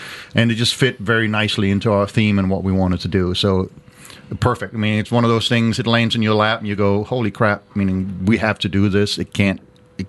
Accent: Denmark; English is a second language; now in United States; No, so yeah, born and raised in Denmark. I've now lived in the States most of my life, became a citizen of about 10 years ago, and love it.

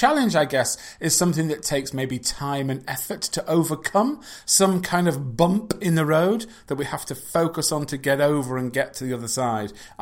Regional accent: England, United Kingdom; I'm from England.

